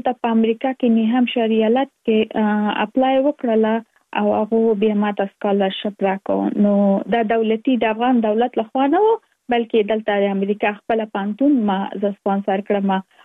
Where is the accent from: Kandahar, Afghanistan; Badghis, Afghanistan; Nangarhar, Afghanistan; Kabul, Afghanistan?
Kabul, Afghanistan; now in Virginia, United States; زه اف کورس د افغانستان یم. په افغانستان کې زیږیدل، لومړنۍ زده کړې مې په افغانستان په کابل کې تر سره کړې دي او وروسته لاغه که من ټول چی یو مسافر شوم په امریکا کې، اوس په ورجینیا ایالت کې ژوند کوم.